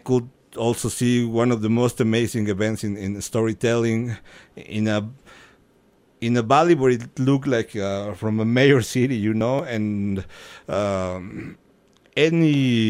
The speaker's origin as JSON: {"language": "English", "region": "Mexico City", "country": "Mexico", "said": "I come from Mexico City, and even if we have big museums there"}